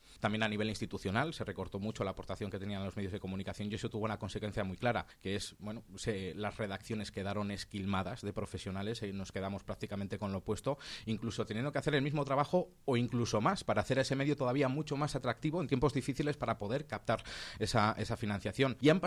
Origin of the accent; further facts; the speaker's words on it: León, Castile and León, Spain; desde muy niño que cuando yo veía dos coches de policía con las sirenas por la calle de León, que es de donde soy, me llamaba la curiosidad